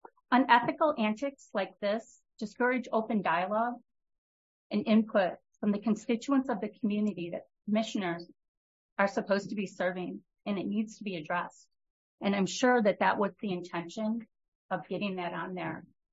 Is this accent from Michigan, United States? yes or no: yes; Boyne City, Michigan, United States; I'm from Charlevoix County, Boyne City.